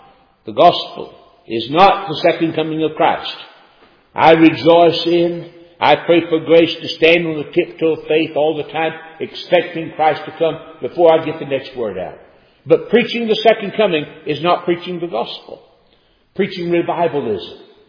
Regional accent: North Wilkesboro, North Carolina, United States; I was preaching down near my hometown in North Wilkesboro, North Carolina

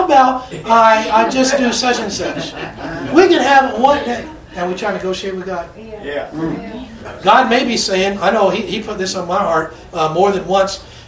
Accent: Kentucky, United States; I'm from Kentucky.

